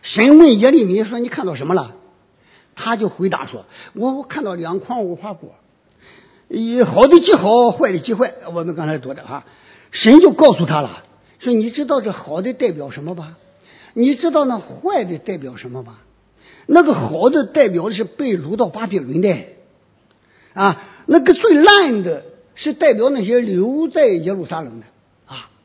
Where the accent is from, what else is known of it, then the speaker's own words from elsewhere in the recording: Changzhou, Jiangsu, China; 可能咱们常州人不一定知道